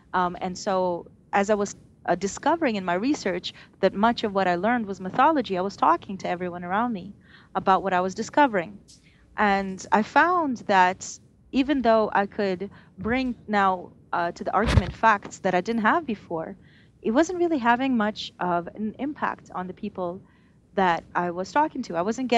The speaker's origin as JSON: {"language": "English", "country": "Israel", "tie": "born or raised there", "said": "as an Israeli, you know, I grew up in Israel. I grew up on the normal Israeli diet of something along the lines of Zionist history and mythology and the history of the Holocaust."}